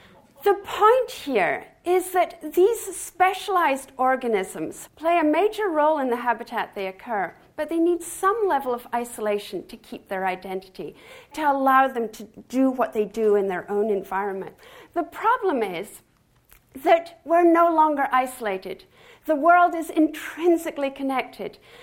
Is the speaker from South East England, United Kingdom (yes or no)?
no; Scotland, United Kingdom; I grew up with gorse in Scotland. The moorlands of Scotland, it looked beautiful